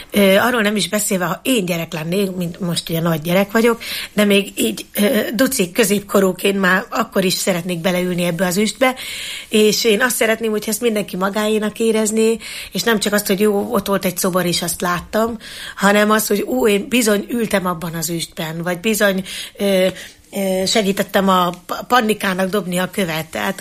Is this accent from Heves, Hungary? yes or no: yes; Eger, Heves, Hungary; Tehát én mint egri nő, én ebben nőttem fel.